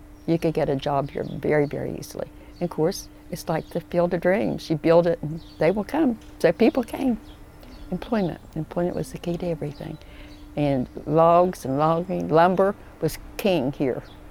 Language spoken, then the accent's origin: English; Richwood, United States; I was born and raised here in Richwood, as native as can be.